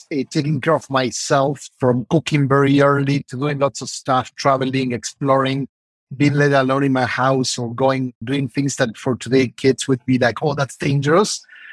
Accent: Argentina; also born or lived in Los Angeles / New York; now in Chicago, United States; I'm originally from Argentina, and I've been living in the States for, I lost count, because now I'm in Chicago and lived in Los Angeles, and before that, like 5 years in New York.

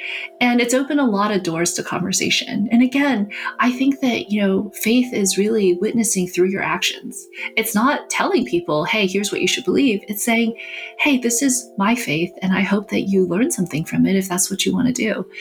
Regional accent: New York, United States; People would say, what are you? Where are you really from? When I would say New York, they said, no, really.

